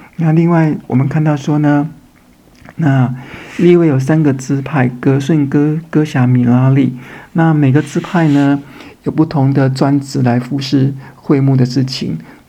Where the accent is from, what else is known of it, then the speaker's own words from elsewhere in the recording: China; 我们中国人也说嘛，30而立。